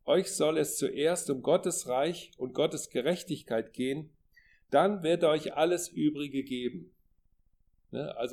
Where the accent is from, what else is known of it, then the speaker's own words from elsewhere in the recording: Rhineland, Germany; Bei uns im Rheinland